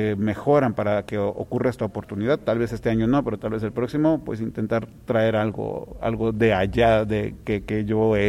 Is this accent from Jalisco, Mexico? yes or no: no; Aguascalientes, Mexico; que es mi tierra, que es mi gente, mis actores, actrices de aquí de Aguascalientes